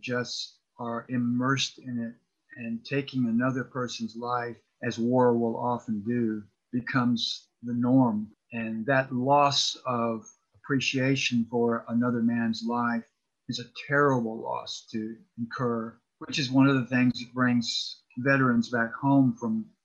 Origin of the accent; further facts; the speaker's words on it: College Park, Georgia, United States; In a way, it was much like my life when I was a boy. I grew up in College Park, just south of Atlanta. And I didn't even know about the mountains being in North Georgia.